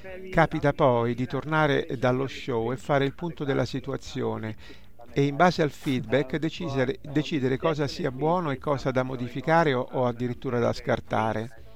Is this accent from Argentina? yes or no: no; Angola; un cantante di musica folk del mio paese di origine, appunto l'Angola